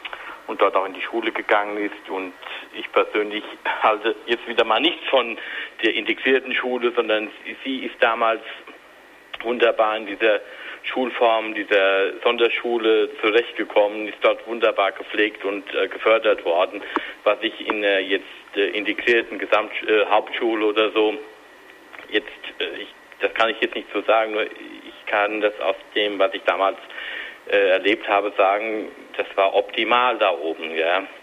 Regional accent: Hesse, Germany; ich komme aus der Nähe von Limburg an der Lahn

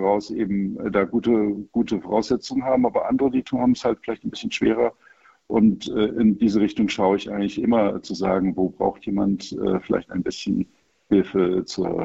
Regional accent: Koblenz, Rhineland-Palatinate, Germany; born there; ich bin in Koblenz geboren, also meine Eltern, mein Vater aus Stettin, Pommern nach dem Krieg eben nicht mehr Deutsch. Und meine Mutter aus München

